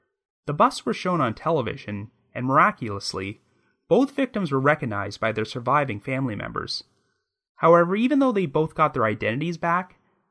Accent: Canada; since we just passed Victoria Day here in Canada, I thought it only appropriate to venture back to my home country and cover a Canadian mystery this week

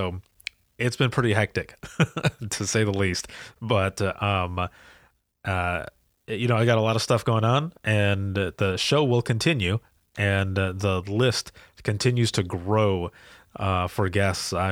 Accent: Michigan, United States; I come from Michigan. I hail from Michigan

